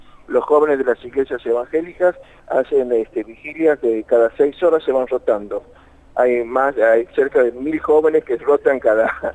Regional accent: Argentina; como argentinos nos merecemos tener esa patria grande

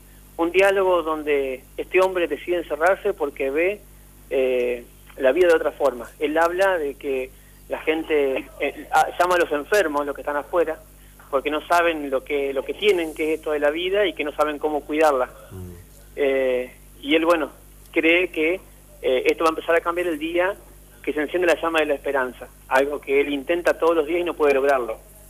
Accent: María Grande, Entre Ríos, Argentina; Soy de María Grande, estoy viviendo acá hace un tiempo, hace unos meses. Igualmente trabajo en Paraná hace muchos años.

